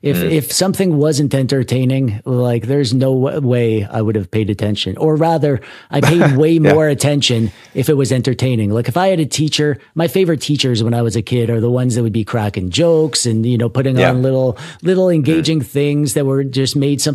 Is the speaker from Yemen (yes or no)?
no; Canada; I'm from Canada, and we have universal healthcare